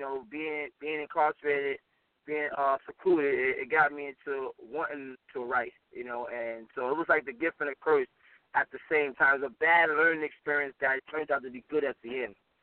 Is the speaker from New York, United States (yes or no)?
yes; New York City, New York, United States; I'm from Harlem, New York. You know, I was born and raised there.